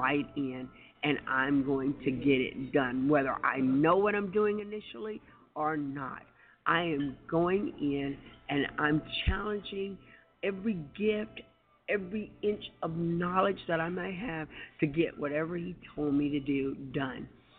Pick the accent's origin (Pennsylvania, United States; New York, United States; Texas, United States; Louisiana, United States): Texas, United States; You'll see a picture of me with my family in the background. We are from Texas